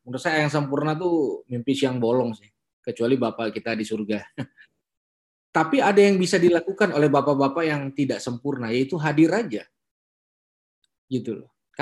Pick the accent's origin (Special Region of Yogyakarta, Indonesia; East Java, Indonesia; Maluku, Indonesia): Maluku, Indonesia; Ambon; Ya sebagai orang Ambon ya, harusnya awalnya saya bisa punya gambaran apa yang terjadi